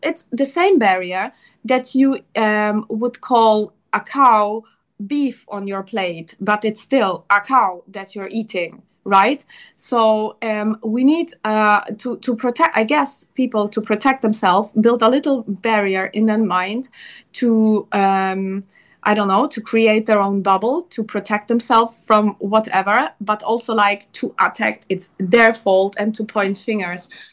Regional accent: Germany; also born or lived in Ukraine; I was born in Ukraine, but I grew up in Germany.

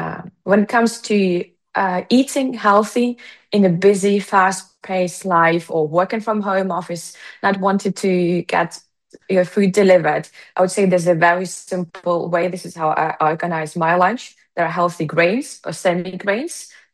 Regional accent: Ukraine; So when I come from Ukraine, my gut microbiome is co-shaped by what not only I grew up with, but also by what my ancestors have been growing up with.

